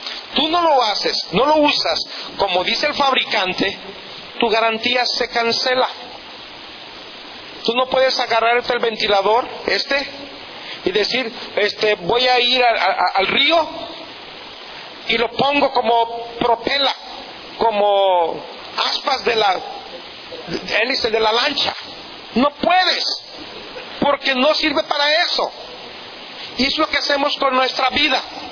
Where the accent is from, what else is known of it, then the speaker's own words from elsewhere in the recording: Mexico; Pero como buenos mexicanos, no brincamos el manualito. De verdad, los mexicanos así somos.